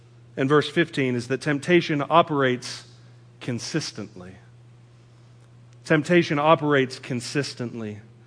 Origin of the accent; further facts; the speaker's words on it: Texas, United States; I've got a truck, I'm a Texan.